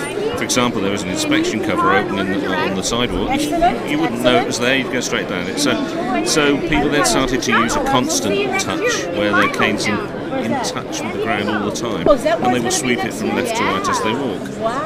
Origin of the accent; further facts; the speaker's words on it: England, United Kingdom; Sorry, I'm from England. We have 0800.